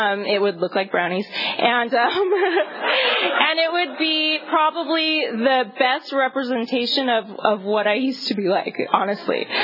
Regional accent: Los Angeles, California, United States; I grew up in West LA. I went to this French school, that took me to France.

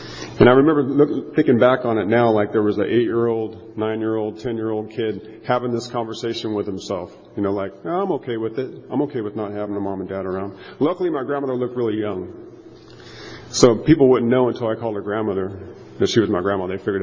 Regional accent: Fresno, California, United States; born there; I was born in Fresno. My grandmother raised me.

